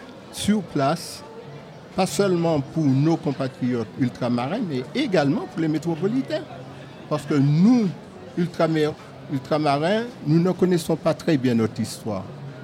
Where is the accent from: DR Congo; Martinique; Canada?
Martinique; now in Montpellier, France; moi, je suis Martiniquais, pas seulement en tant que Martiniquais, mais je suis avant tout ultramarin. Je suis ultramarin, mais je suis également français.